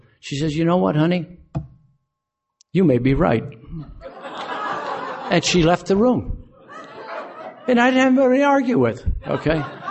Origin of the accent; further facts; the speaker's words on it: Aurora, Illinois, United States; I told him who I was. I was from Aurora.